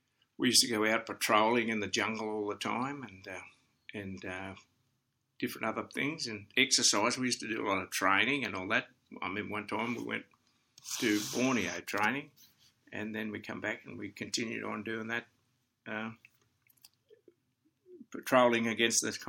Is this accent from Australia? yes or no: yes; Grafton, New South Wales, Australia; born there; I was born in Grafton, New South Wales, and my people come from Boyugal.